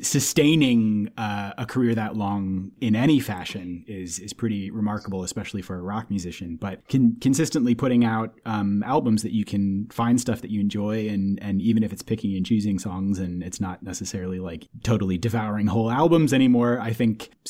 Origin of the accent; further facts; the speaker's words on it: St. Paul, Minnesota, United States; I think I said to you that I grew up in St. Paul. So all of their like origin story, you know, when I was growing up, I always thought that they were just a local band.